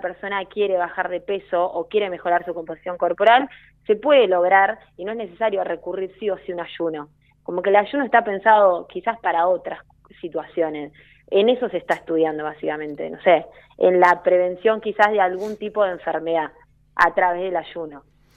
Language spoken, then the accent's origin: Spanish; Chacabuco, Buenos Aires Province, Argentina; Yo soy de Chacabuco, provincia de Buenos Aires, y es re pueblito